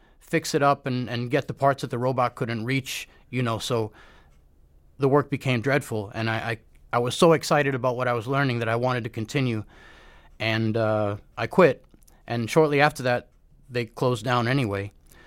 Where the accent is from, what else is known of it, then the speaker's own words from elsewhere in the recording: Manhattan, New York, United States; I grew up in Manhattan near the Cathedral of St. John the Divine, which is an enormous stone building, unfinished.